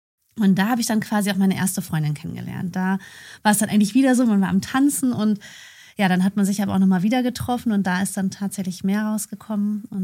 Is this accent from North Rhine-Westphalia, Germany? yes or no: yes; Enger, North Rhine-Westphalia, Germany; Ich komme aus Enge in der Nähe von Bielefeld.